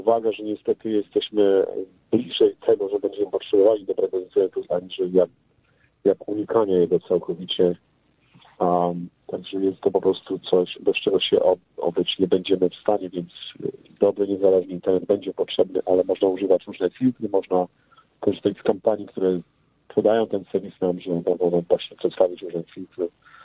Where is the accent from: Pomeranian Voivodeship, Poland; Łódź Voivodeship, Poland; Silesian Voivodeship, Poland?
Pomeranian Voivodeship, Poland; Gdańsk; now in Chicago, United States; dzwonię z Chicago, jestem rodem z Gdańska.